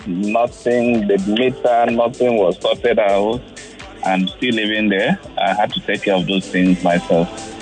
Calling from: Ajah, Lagos, Nigeria; From Aja.

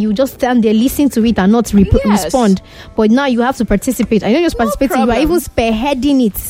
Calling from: Ogudu, Lagos, Nigeria; from Ogudu.

